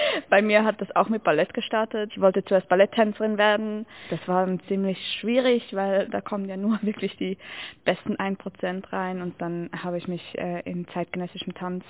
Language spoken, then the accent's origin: German; Winterthur, Zurich, Switzerland; Ich komme aus Winterthur